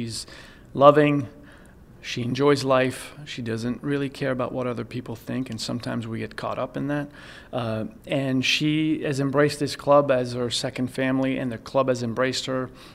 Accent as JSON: {"language": "English", "town": "Montreal", "region": "Quebec", "country": "Canada", "tie": "born or raised there", "said": "You can't, you know, in Montreal, we still had the Wide World of Sports on ABC, so you couldn't miss him."}